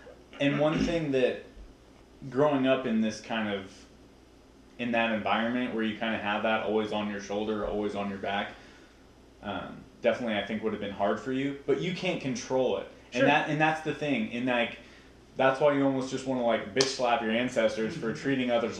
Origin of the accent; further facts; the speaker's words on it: California, United States; also born or lived in Wyoming; I was born in Wyoming, I live in California now, but I've lived here my whole life